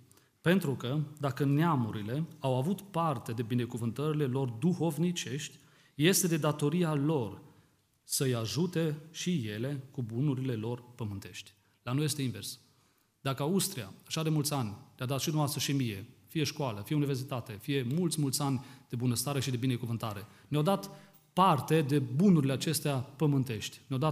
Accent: Rădăuți, Suceava County, Romania; Sunt din Rădăuți și acolo, acum câțiva ani, numai în 2015, am fost acolo și am văzut deodată în Rădăuți, în nordul Sucevei, dacă știți, nu știți unde este

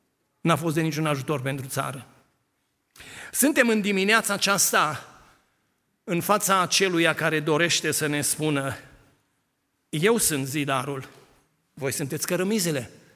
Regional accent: Romania; Probabil că noi ca și români am avut și noi în mintea noastră

